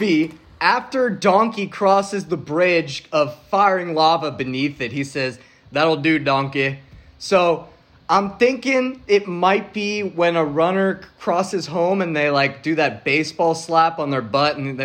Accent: the South, United States; accent: southern; All right, this one is nice. It goes with my southern accent.

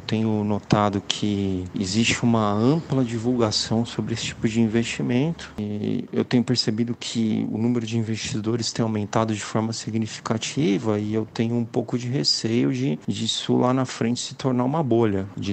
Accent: São Paulo, Brazil; eu sou de São Paulo, capital.

